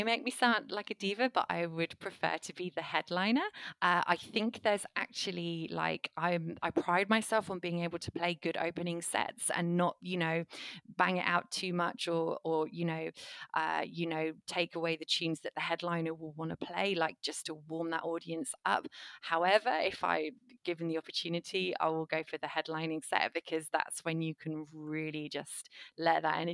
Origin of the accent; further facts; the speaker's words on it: Worthing, South East England, United Kingdom; we were due in my hometown of Worthing, which is on the South Coast.